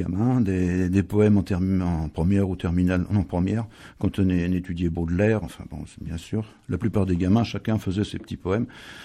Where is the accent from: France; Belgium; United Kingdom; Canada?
France; Tours, Centre-Val de Loire; born there; also born or lived in Poitiers / Limoges; Je suis né à Tours parce que j'ai vu de la lumière, je suis sorti. Bon, c'était à Tours, c'était un peu comme un train, ça aurait pu se passer ailleurs. Je suis d'une famille plutôt moitié bretonne, moitié poitevine.